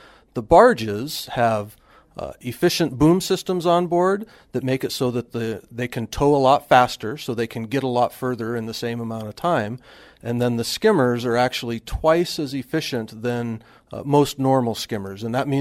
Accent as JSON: {"language": "English", "town": "Valdez", "region": "Alaska", "country": "United States", "tie": "born or raised there", "said": "I grew up in Prince William Sound. I was born in Valdez"}